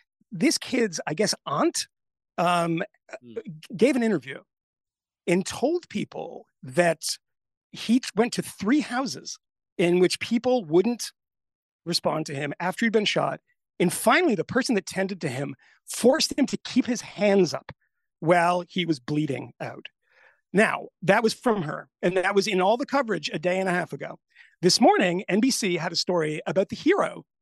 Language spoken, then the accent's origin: English; Connecticut, United States; you know, I'm from Connecticut.